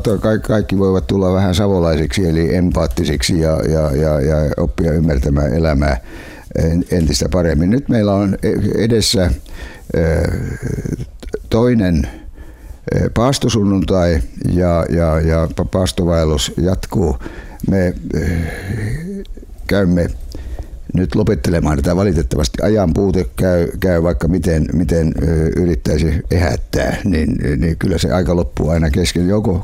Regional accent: Savonia, Finland; mehän olemme suomalaisia, vaikka me nyt olemme savolaisia, niin kyllä me nyt kuitenkin olemme kai savolaisetkin suomalaisia.

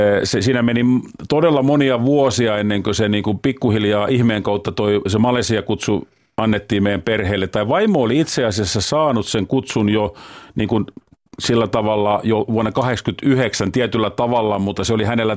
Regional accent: Janakkala, Kanta-Häme, Finland; No siis mä oon kotosin tuosta Janakkalasta, eli siitä Hämeenlinnan kupeesta. No ihan, niin. Ihan ja semmoinen hämäläinen maalaispoikahan mä oon. Ja koti oli kristitty koti, että mulla on ollut ihan lapsuudesta lähtien vahva kristillinen vaikutus.

